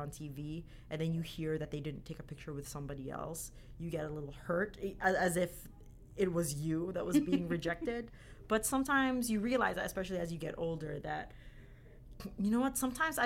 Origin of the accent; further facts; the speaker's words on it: Philippines; I'm 100% Filipino that grew up and was born and raised in the Philippines.